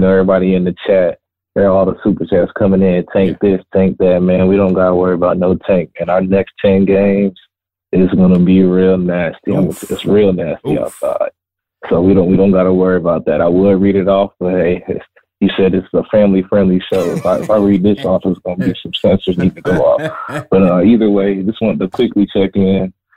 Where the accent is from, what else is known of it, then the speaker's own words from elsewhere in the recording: Atlanta, Georgia, United States; I'm from Atlanta.